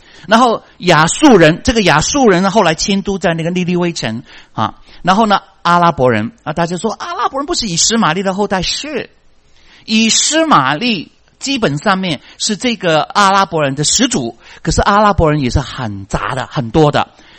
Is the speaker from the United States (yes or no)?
yes; United States; 好像我们美国人很无辜被夹在中间